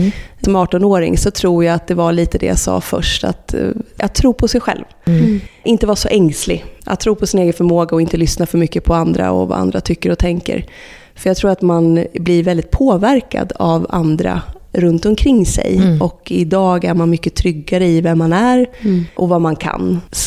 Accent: Norrköping, Östergötland, Sweden; faktum är att jag är från Norrköping

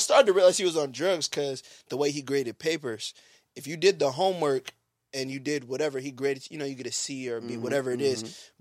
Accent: New York, United States; I'm a fast talker. I'm from New York, and I'm out talking.

